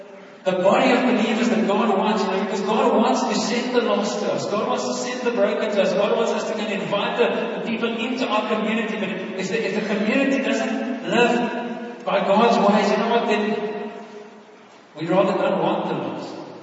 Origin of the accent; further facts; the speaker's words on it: Ecuador; But I'm so thankful that I grew up in Ecuador